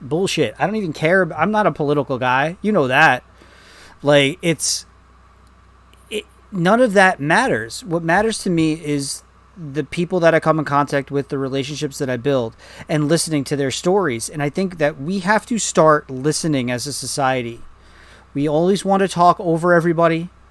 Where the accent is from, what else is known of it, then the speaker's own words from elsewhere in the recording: New York, United States; because of our upbringing, because where we grew up in New York, we didn't see that.